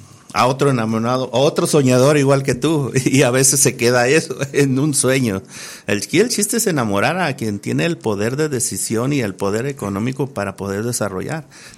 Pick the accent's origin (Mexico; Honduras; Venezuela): Mexico; Monterrey, Nuevo León; also born or lived in Mazatlán / Canatlán; Tenía 6 años, no vivía en Durango. Ya para ese tiempo yo ya radicaba en Monterrey, en Monterrey, Nuevo León. Una parte de mi niñez transcurre en Monterrey, otra parte de mi niñez transcurre en Mazatlán. Nacido en Canatlán.